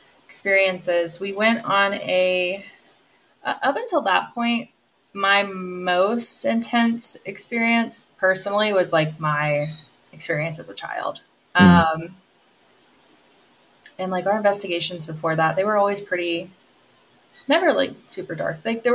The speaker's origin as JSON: {"language": "English", "region": "Virginia", "country": "United States", "tie": "born or raised there", "said": "I grew up in Virginia. Virginia is just a lot of war history."}